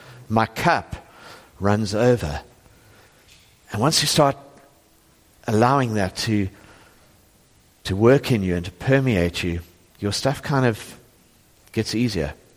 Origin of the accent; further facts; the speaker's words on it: Johannesburg, Gauteng, South Africa; But actually, I grew up in Joburg.